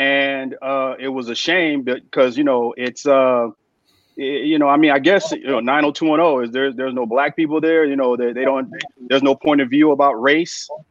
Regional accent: California, United States; also born or lived in Memphis; I grew up in California. I was born in Memphis, but raised in California.

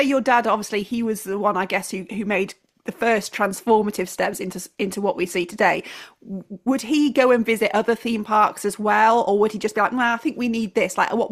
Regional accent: Wales, United Kingdom; I'm not from that area at all. I'm from South Wales, but my family all live in Southampton.

